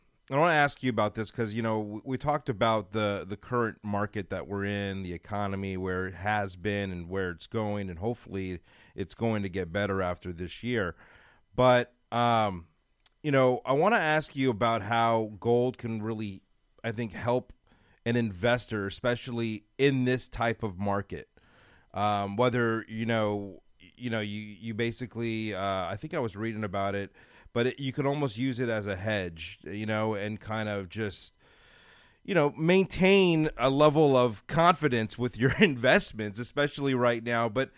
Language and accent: English; California, United States; Yeah, I'm not used to it coming from California.